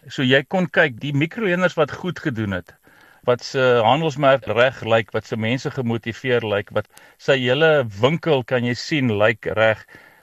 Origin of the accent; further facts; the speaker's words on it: Paarl, Western Cape, South Africa; Ek groot geword in die Parel. Daarna is ek in die weermag toe in die Kaap